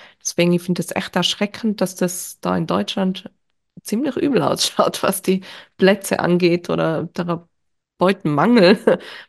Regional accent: Austria; Ich komme ja aus Österreich und ich wohne ja in Österreich.

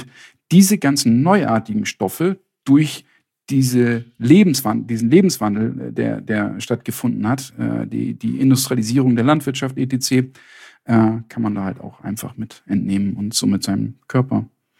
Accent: Northern Germany, Germany; In Süddeutschland ist das mehr ein Problem, hier im Norden, wo ich herkomme, nicht.

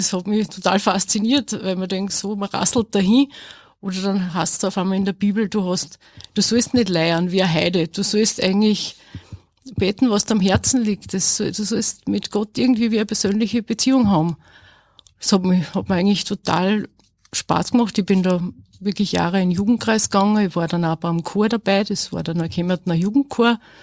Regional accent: Asten, Upper Austria, Austria; ich komme aus Asten bei Enns und ich arbeite als Feinkostverkäuferin in Linz.

